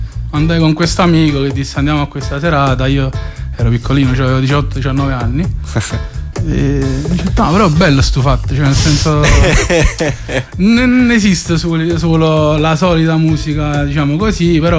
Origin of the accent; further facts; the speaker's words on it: Pozzuoli, Campania, Italy; perché io vengo da Monteruscello, che è la periferia della periferia, Pozzuoli